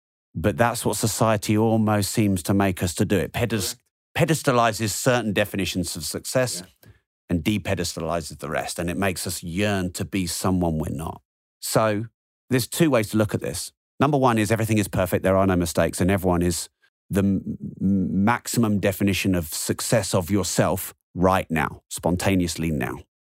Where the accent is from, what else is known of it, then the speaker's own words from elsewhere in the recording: England, United Kingdom; I'm English